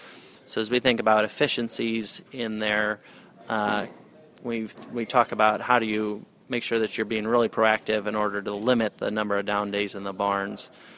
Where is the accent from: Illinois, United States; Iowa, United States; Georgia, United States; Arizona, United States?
Illinois, United States; I grew up in Northwest Illinois and raised on a pig farm and feedlot cattle.